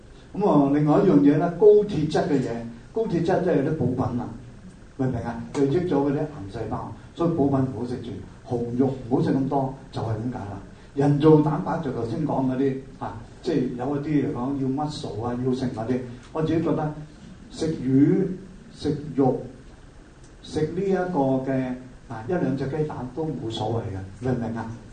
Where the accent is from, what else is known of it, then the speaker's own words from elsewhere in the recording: China; 咁仲有一啲咧，我哋中國人認為嘅咧，唔應該食嘅嘢係真係唔好食。